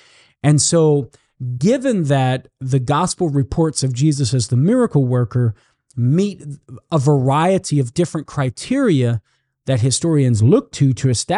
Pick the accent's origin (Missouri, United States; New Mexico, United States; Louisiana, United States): Louisiana, United States; accent: Southern Louisiana; change my Southern Louisiana expressions to standard English, because such expressions identify me as a Southerner, and particularly a Cajun from Southern Louisiana.